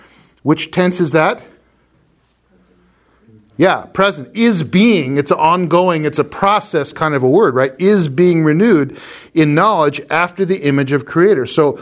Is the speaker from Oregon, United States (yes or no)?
yes; Portland, Oregon, United States; also born or lived in Texas; I grew up in the South. I was born in Texas. But I went to grade school in Portland, Oregon. And in the 70s, where I lived in Northeast Portland, 33rd was the line between black and white.